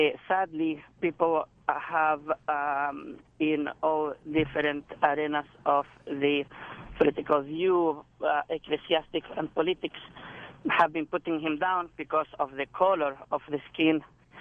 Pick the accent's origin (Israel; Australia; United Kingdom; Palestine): Palestine; now in United States; I am a 50-year-old immigrant. I am originally from Palestine. And I have been here in the U.S. for over 23 years now.